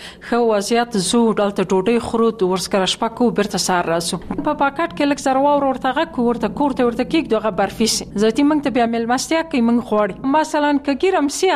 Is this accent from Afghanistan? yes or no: yes; Kabul, Afghanistan; موږ د کابل یو